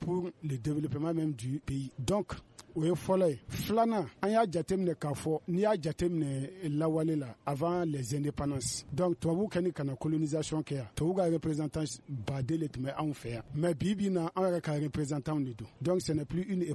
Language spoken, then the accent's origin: French; Mali; nous sommes tous des Maliens, nous sommes tous des Africains.